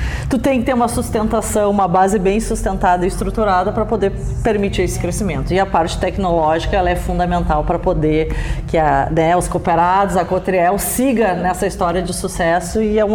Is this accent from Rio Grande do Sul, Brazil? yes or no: yes; Rio Grande do Sul, Brazil; eu sou gaúcha